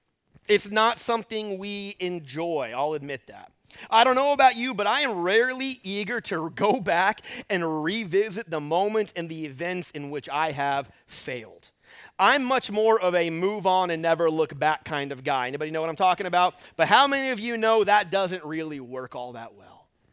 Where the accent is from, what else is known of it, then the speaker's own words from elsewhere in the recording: Texas, United States; I'm from Texas. I think Texas barbecue is the best barbecue in the whole wide world